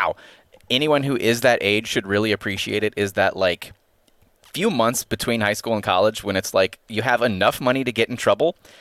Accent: Atlanta, Georgia, United States; Like, I saw the fucking Olympics get bombed in my hometown by a guy who was mad about abortion.

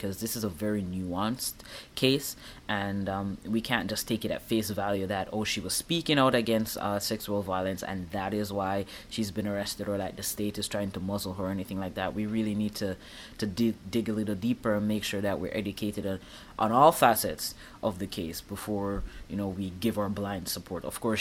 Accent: Jamaica; People find it, you know, unusual as a Jamaican, but I do like the snow.

